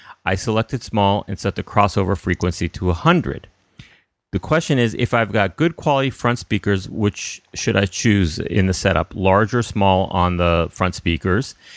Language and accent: English; California, United States; I know. We're from California.